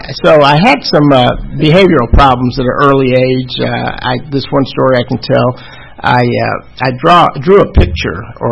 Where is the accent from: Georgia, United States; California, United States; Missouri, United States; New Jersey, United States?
Georgia, United States; Atlanta; I'm born and raised in Atlanta, Georgia.